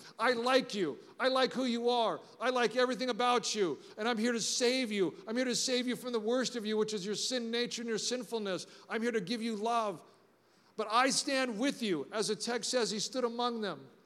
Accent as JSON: {"language": "English", "town": "Los Angeles", "region": "California", "country": "United States", "tie": "born or raised there", "said": "And I grew up in the inner city, so I grew up in the San Andreas Valley. It's a beautiful, beautiful place. So I grew up and I took buses in L.A. to go to school."}